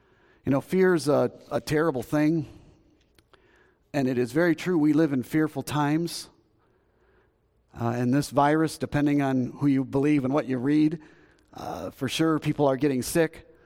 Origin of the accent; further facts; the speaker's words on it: United States; And I can tell you right now, as an American, I have never seen in my lifetime a time where the American culture as a whole is gripped by fear.